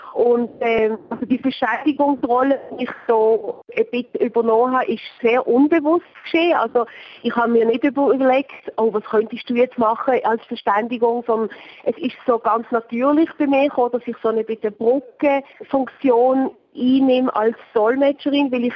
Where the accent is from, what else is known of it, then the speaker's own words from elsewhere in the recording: Switzerland; now in Israel; Auch da bin ich als Schweizerin oder als Einwanderin, Neueinwanderin, kann ich nach 30 Jahren nicht mehr sagen, aber trotzdem Einwanderin, die nicht hier aufgewachsen ist